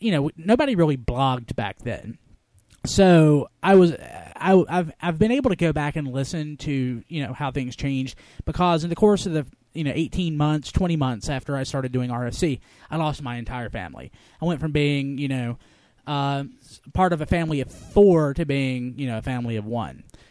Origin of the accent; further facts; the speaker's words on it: New Jersey, United States; It's like, I'm from New Jersey.